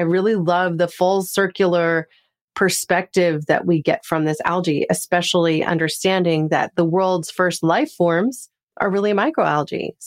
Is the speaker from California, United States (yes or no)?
yes; California, United States; we had another atmospheric river come through my hometown in Northern California.